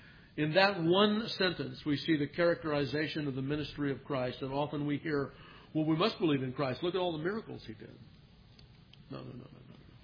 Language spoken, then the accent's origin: English; California, United States; Maybe that's because I was from Southern California. There was more smog and the light was, you know, you could see it more in the sky.